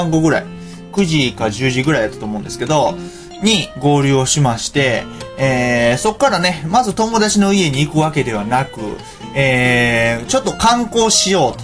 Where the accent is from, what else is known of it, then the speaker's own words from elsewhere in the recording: Kansai, Japan; 僕ね、関西人なんですよ。近畿。関西出身で、関西住みで、まあ、国外に出たことのない人間なんですね。